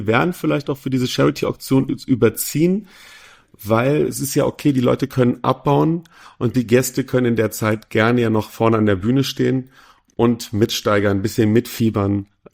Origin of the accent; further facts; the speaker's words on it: Cologne, North Rhine-Westphalia, Germany; Richtig, im Köln-Bonner Raum.